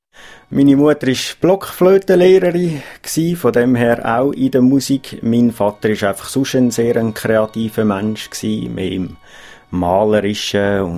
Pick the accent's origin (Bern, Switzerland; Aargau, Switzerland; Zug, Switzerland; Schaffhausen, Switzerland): Zug, Switzerland; Zug ist doch einfach meine Heimat und ich kenne es und es ist ruhig und schön mit dem See